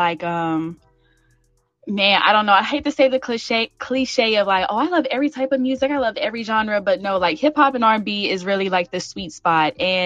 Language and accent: English; Raleigh, North Carolina, United States; also born or lived in Salisbury; I actually grew up in Raleigh. I was born here, and then we moved to Salisbury, North Carolina